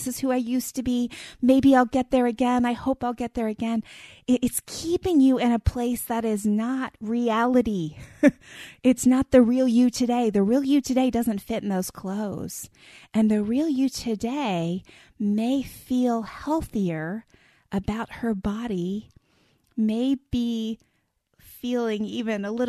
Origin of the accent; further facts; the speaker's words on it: East Coast, United States; now in Texas, United States; don't have basements here in Texas, but I grew up with a basement. Everything went to the basement. I grew up on the East Coast.